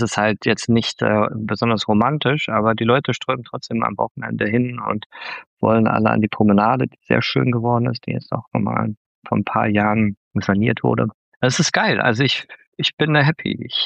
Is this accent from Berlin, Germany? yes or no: yes; Berlin, Germany; ich komme aus Berlin.